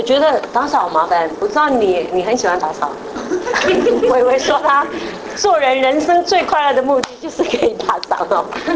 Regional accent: Taiwan; 我们以前在台湾都在泥巴长大的哈，所以没有不会有什么过敏的

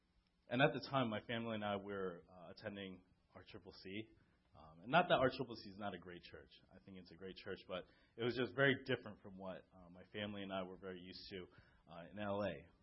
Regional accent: California, United States; born there; now in New Jersey, United States; 16 years ago, I moved from California to here to New Jersey.

